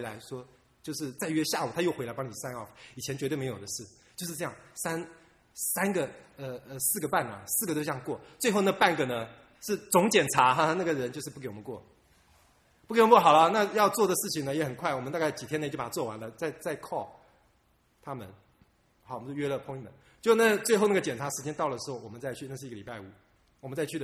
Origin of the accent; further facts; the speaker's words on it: Taiwan; 我们在小时候在台湾有那种，就后门